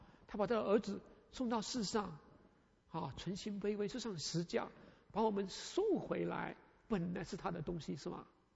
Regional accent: China; 我们中国人啊，有句话叫我们敬鬼神而远之，是不是？

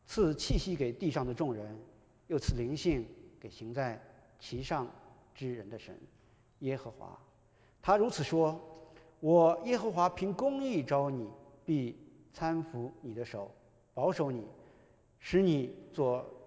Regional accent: Xi'an, Shaanxi, China; moved away as an adult; also born or lived in Shanghai / Spain; now in United States; 我是就是以我是西安人，但是我从工作以后，我就一直基本上在上海工作，在上海工作10年。

